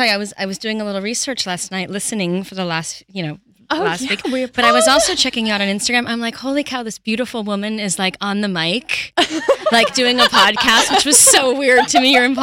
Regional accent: Montreal, Quebec, Canada; Montreal.

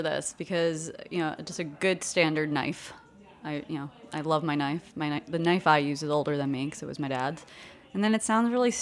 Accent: Brooklyn, New York, United States; I'm from Brooklyn. I don't even have a permit.

